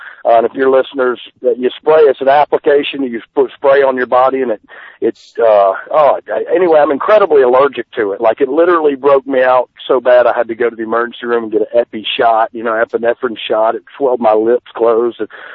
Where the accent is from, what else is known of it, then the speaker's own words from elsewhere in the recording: the South, United States; I'm from the South, so I remember those days, you know.